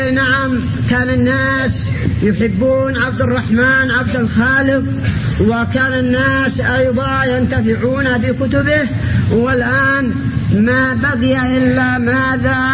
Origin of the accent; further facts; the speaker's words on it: Yemen; عندنا في اليمن